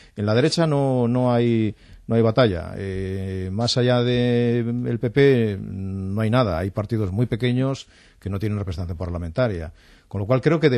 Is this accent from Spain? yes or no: yes; Spain